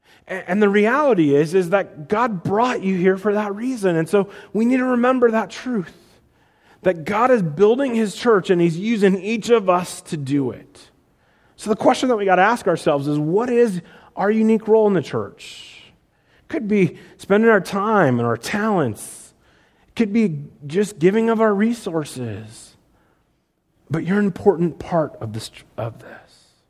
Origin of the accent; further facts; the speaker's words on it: Sioux Center, Iowa, United States; I grew up in Iowa, Sioux Center, obviously, and they own a house, I think it was built in the 1850s.